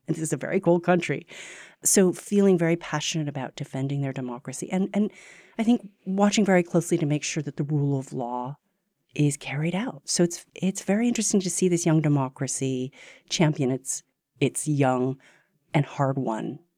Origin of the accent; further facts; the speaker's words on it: United States; It's very interesting to watch it as an American